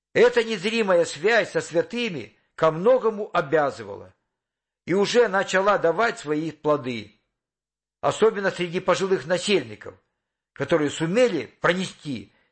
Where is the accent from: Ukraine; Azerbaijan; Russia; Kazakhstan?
Ukraine; Avdiivka, Donetsk Oblast; born there; Вообще-то я родился на Украине. В каких краях? Заинтересовалась она. В Донбассе. И я из Донбасса. А в каком месте? В Авдеевке.